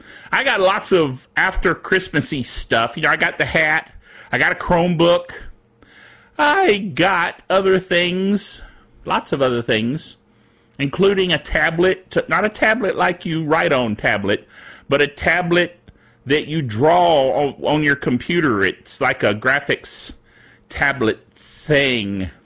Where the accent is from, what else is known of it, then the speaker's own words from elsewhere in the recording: Thomasville, North Carolina, United States; Now, I'm not from Ireland. I'm actually from Thomasville, North Carolina.